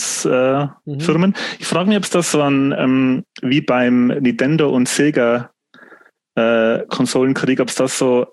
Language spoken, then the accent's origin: German; Tyrol, Austria; ich komme ja aus der Fern und wir sind früher oft nach Deutschland gefahren zum Einkaufen, nämlich nach Füssen und nach Kempten.